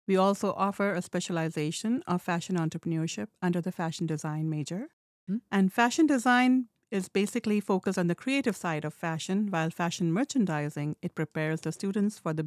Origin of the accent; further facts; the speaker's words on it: India; English is a second language; moved away as an adult; I came to this country. I'm from India. Mm-hmm. I came to this country to pursue my graduate studies in fashion design. And that was in early 90s.